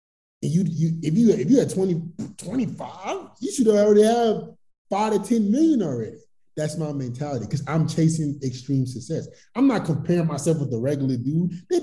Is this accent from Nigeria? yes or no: yes; Nigeria; born there; But I was born in Nigeria. I came from a third world country.